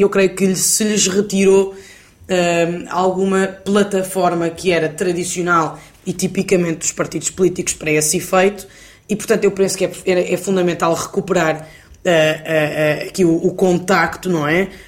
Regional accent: Portugal; todos nós, enquanto portugueses e europeus, desempenhamos aqui um papel mais importante

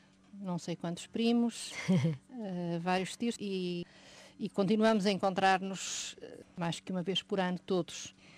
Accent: Coimbra, Portugal; now in Porto, Portugal; voltei em 74, fiz a universidade em Coimbra e depois vim trabalhar para o Porto. Portanto, Coimbra é sempre a minha terra, mas acabei por estar lá menos tempo do que noutros sítios.

